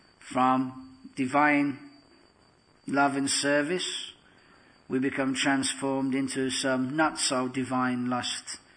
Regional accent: London, United Kingdom; I come from London, not the Congo.

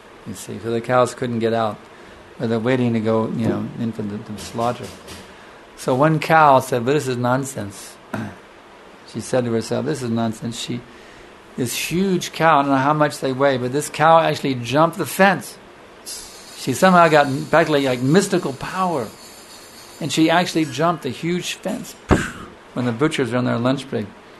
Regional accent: India; born there; because I was born in India, therefore India is a holy place, because I was born there.

